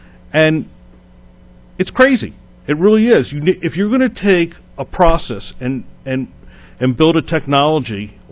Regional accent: Baltimore, Maryland, United States; growing up in Baltimore, we have like some of the, our access to care is fabulous.

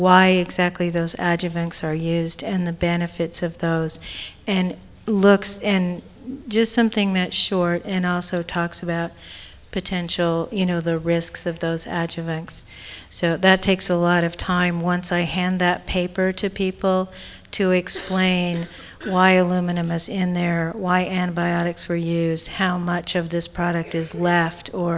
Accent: Tacoma, Washington, United States; from Tacoma, Washington.

